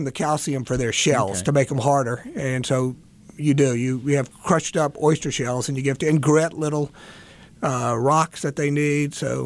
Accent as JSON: {"language": "English", "region": "Mississippi", "country": "United States", "tie": "born or raised there", "said": "I'm originally from Mississippi, so we grew up with a lot of livestock."}